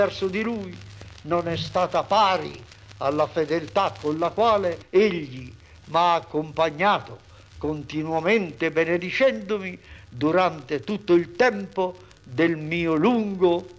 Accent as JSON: {"language": "Italian", "town": "Poschiavo", "region": "Graubünden", "country": "Switzerland", "tie": "born or raised there", "said": "Accettai, felice di poter fare qualche cosa spiritualmente anche per il mio paese nativo. Accettai e parroco di Poschiavo rimasi per 7 anni"}